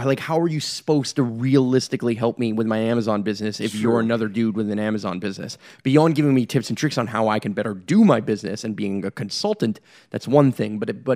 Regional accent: Canada; I'm fucking Canadian, so obviously most people would assume I'm more of a socialist

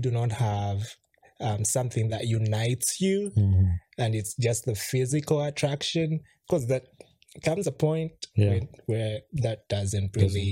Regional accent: Uganda; Because she grew up here, I grew up back in Uganda, and just, like, trying to build a life together.

